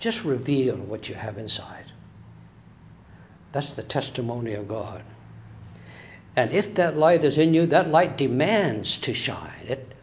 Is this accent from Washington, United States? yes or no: no; Turlock, California, United States; And of course, we all know where Turlock is, my hometown.